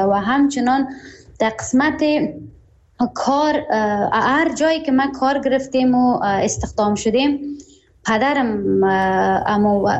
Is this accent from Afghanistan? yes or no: yes; Khwaja Ghar, Takhar, Afghanistan; قریه به نام هزارباغ، ما در هزارباغ به دنیا آمدیم، مکتب را در شهر خواجه‌غار تمام کردم